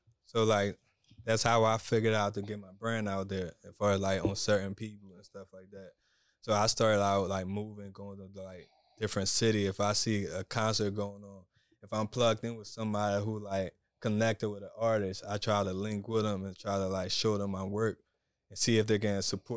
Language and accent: English; Liberia; moved away; Before I got here, I was born and raised in Liberia. Like, I'm African. I came from Liberia, and I came here as a refugee in 2000.